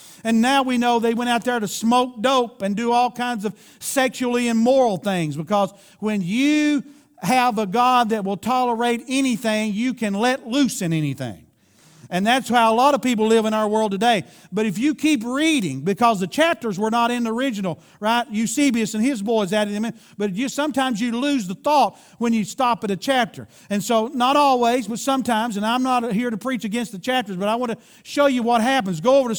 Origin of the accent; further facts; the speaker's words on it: Kentucky, United States; I'm from Kentucky, for those of you that don't know it out there, that's why I said that.